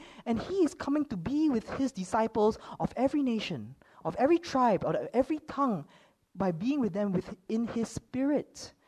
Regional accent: Singapore; I am not Irish. I am a Singaporean, actually. I look Chinese, but that's because I am a Singaporean Chinese.

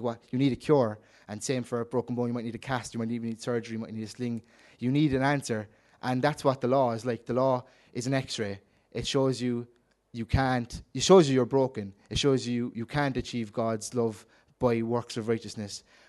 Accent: Ireland; We know we might not, as like people growing up in Ireland, where, I mean, the Ten Commandments, you might be hear of it, but it's not something that like really pushed in our country.

